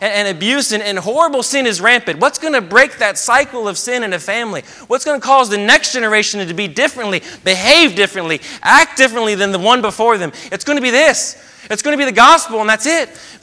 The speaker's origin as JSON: {"language": "English", "country": "United States", "said": "And then I read the Reroute, and it was just, as an American, it was painful."}